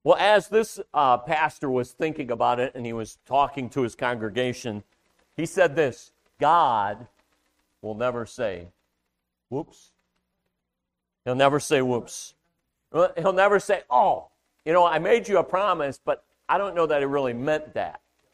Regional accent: Cleveland, Ohio, United States; I grew up in Cleveland, Ohio, Cleveland Baptist Church.

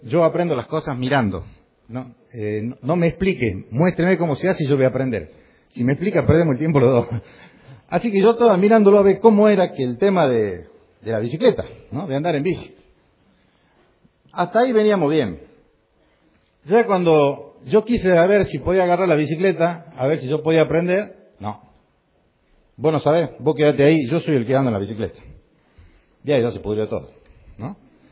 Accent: Salta, Argentina; also born or lived in Formosa; yo nací en Formosa. Yo tendría 7, 8 meses cuando llegamos a vivir a Salta con mis padres.

